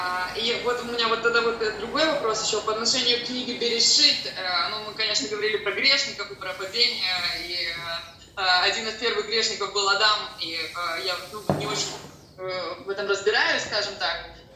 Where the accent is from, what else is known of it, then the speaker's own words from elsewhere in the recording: Amsterdam, North Holland, Netherlands; я из Амстердама.